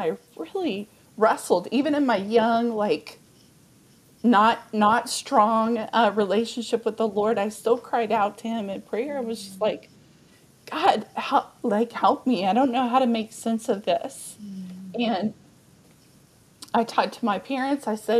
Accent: Amarillo, Texas, United States; also born or lived in Dallas; Yeah, I'm from Texas. Okay. And so I was living in, I grew up in Amarillo, Texas, and I had moved away to Dallas.

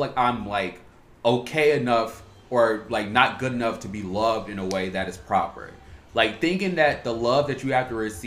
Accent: Chicago, Illinois, United States; especially, like, growing up in Chicago, like, a lot of gay boys glamorize this, like, hood life aesthetic

